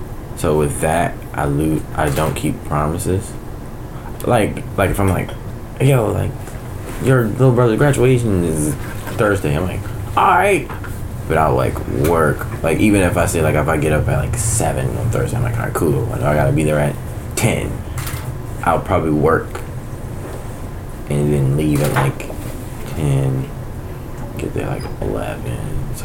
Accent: Washington, District of Columbia, United States; also born or lived in Prince George's County, Maryland; I'm from Washington, D.C., and I'm from PG County, Maryland, Shetland.

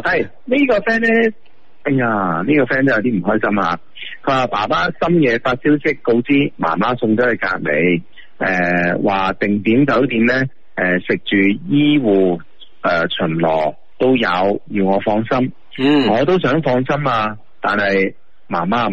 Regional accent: Guangzhou, Guangdong, China; 咁其实呢啲嘅数值作为我哋广州人都见识过嘅

